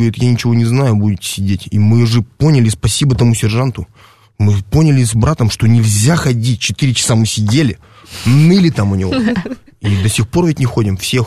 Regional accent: Perm, Perm Krai, Russia; на Хохряково, в том самом родном месте, где мы, собственно, выросли, в Перми, Хохрячка, так называемый райончик

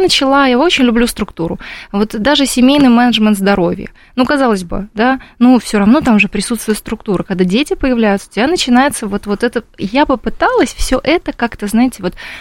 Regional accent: Moscow Oblast, Russia; У нас в поселке живет 1000 домов, ну, то есть это очень много семей, там 5000 людей. Я из Подмосковья, да.

